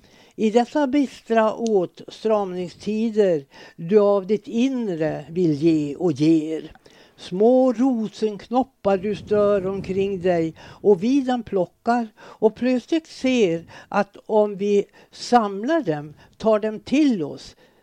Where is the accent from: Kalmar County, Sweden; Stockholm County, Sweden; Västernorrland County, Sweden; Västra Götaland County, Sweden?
Västernorrland County, Sweden; Krokstaby; born there; och är nu 93 år. Jag är född i Krokstaby i Själavads församling.